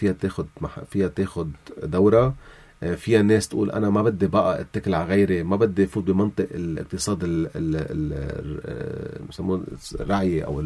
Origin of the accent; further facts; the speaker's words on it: Lebanon; نحنا كمواطنين لبنانيين